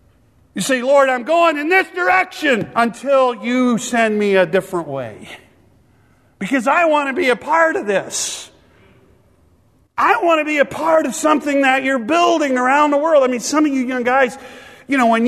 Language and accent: English; Minnesota, United States; because I come from Minnesota